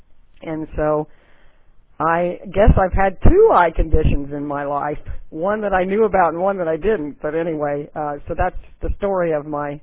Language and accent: English; Portsmouth, Ohio, United States; I've lived in Ohio all my life except for a few months when I did live in Texas for a very brief time. I was born in a town called Portsmouth, Ohio. It's a river city